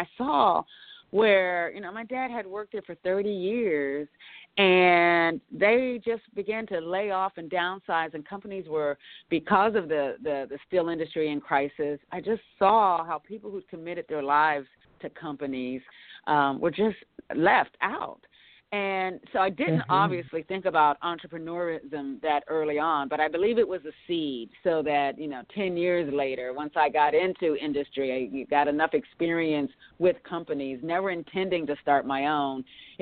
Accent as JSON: {"language": "English", "region": "Western Pennsylvania / Eastern Ohio", "country": "United States", "tie": "born or raised there", "said": "I was raised in the Western Pennsylvania, Eastern Ohio region of the United States. So it was a very working class, blue collar community, steel mill valley, I used to call it"}